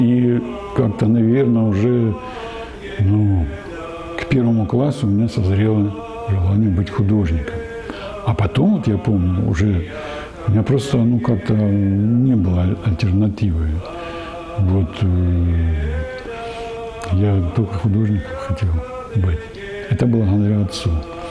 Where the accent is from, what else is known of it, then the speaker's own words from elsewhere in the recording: Rostov-on-Don, Rostov Oblast, Russia; now in Starocherkasskaya, Russia; Я в прошлом ростовчанин, а уже 20 лет я живу и связан с станицей Старочеркасской.